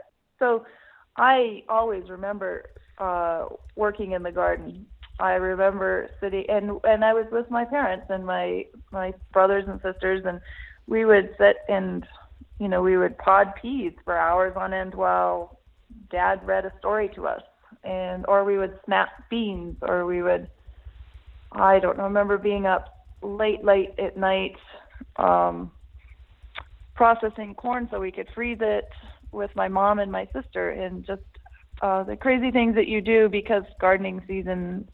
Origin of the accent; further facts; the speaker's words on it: Moiese, Montana, United States; So I grew up in Moise, north of Missoula, close to the Bison Range. And we did a lot of gardening there and outside work, and we were in 4-H and that kind of thing.